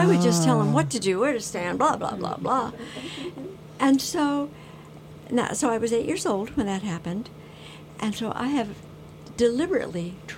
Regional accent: Berkeley, California, United States; also born or lived in Los Gatos; We moved from Los Gatos to Berkeley, and there I was starting school without a single friend.

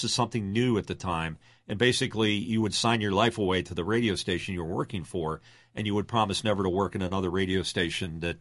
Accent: Philadelphia, Pennsylvania, United States; they were bringing me back to Philadelphia. So I said, wow, this is cool. I'm coming back to my hometown.

